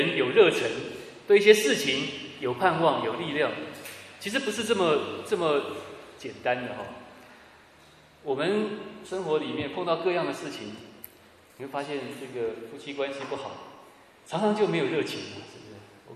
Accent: Taiwan; moved away as an adult; also born or lived in Ulm; now in Frankfurt, Germany; 我是来自台湾，然后我是06年的时候到德国先来读书，在乌尔姆

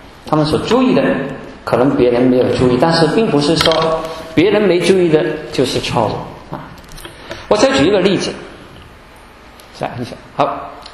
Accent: Hong Kong; 我来自香港，我们香港的教会呢，就其他都差不多

